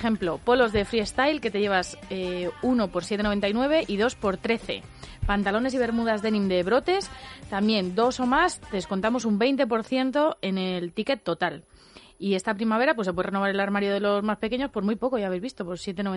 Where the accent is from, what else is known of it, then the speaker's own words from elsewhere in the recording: Bilbao, Basque Country, Spain; De Bilbao.